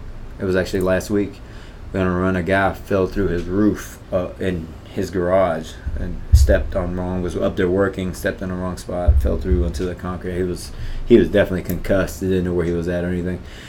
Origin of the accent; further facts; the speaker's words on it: Jeffersonville, Indiana, United States; also born or lived in Puerto Rico; And being that I grew up here, was born in Puerto Rico, and I grew up in Jeffersonville, Indiana.